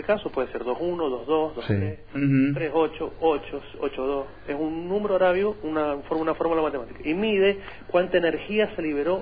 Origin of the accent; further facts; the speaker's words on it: San Juan, Argentina; born there; now in Rivadavia, Argentina; Nací en Capital. Ajá. Y ahora vivo en Rivadavia.